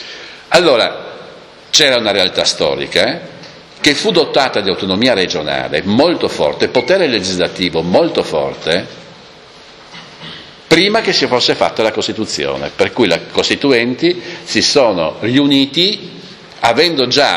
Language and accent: Italian; Bolzano, Trentino-Alto Adige, Italy; born there; La mia famiglia si trasferì e io sono nato a Bolzano per questo